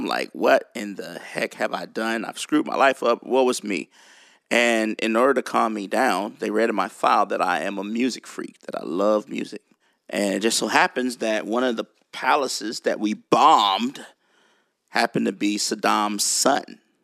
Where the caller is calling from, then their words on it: Nashville, Tennessee, United States; all the way in Tennessee, Nashville, Tennessee.